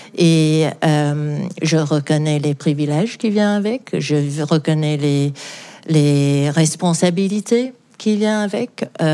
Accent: New York, United States; French is a second language; Et j'ai grandi à New York

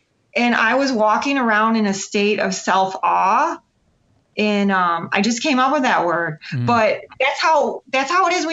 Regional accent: Chicago, Illinois, United States; It's, you know, I'm from Chicago. There are no hills.

